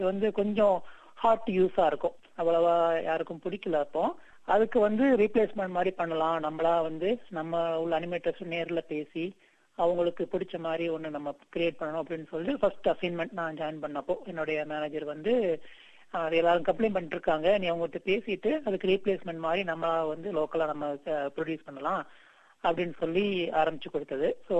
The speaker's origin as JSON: {"language": "Tamil", "town": "Coimbatore", "region": "Tamil Nadu", "country": "India", "tie": "born or raised there", "also_born_or_lived": "Thoothukudi", "said": "நான் பிறந்தது வந்து தமிழ்நாட்டில் தூத்துக்குடியில பிறந்தேன். அம்மாவுடைய ஊர் தூத்துக்குடி. நான் வளர்ந்தது எல்லாமே கோயம்புத்தூர்ல. கோயம்புத்தூர் புறநகர்ல கள்ளப்பாளையம்னு ஒரு சிறிய கிராமம். அங்கதான் நான் வந்து 7ஆம் வகுப்பு வரைக்கும் படித்தேன்."}